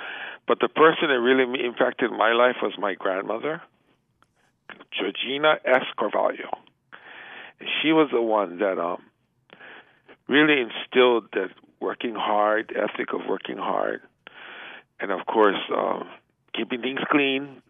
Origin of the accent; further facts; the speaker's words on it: Kapa'a, Hawaii, United States; Born and raised in downtown Kapa'a, in the moku of Puna. And, born and raised in Kapa'a, and fortunately had a little hard upbringing.